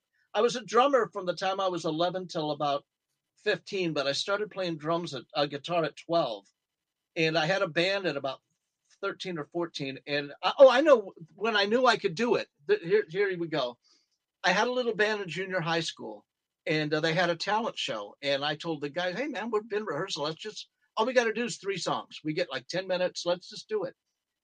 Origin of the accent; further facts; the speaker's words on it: Glendale, California, United States; When I was a little kid, I grew up in Glendale, California, and we had a really bitchin' porch that we would sit on hot nights.